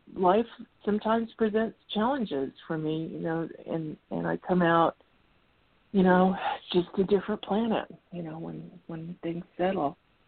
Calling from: Arizona, United States

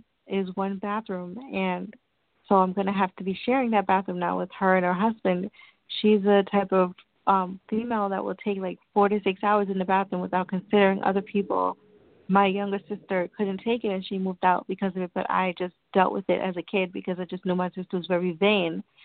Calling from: New York, United States; Hello, you guys are talking to … I'm calling from New York.

